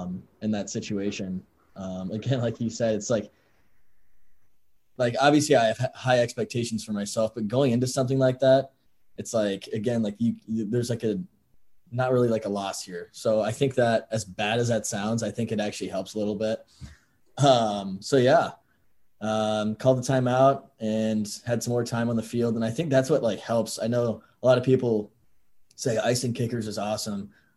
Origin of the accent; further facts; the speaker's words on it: East Coast, United States; I'm from the East Coast.